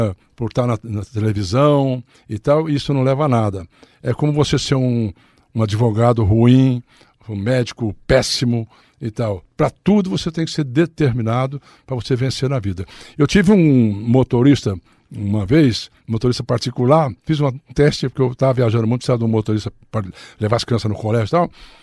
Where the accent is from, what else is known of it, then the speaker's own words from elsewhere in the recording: São Joaquim da Barra, São Paulo, Brazil; Eu preciso mais da gema que eu venho de São Joaquim da Barra, sabe como é que é?